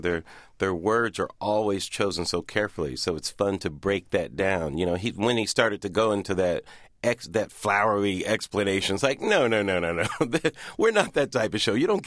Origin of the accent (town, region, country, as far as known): Pomona, California, United States; born or raised there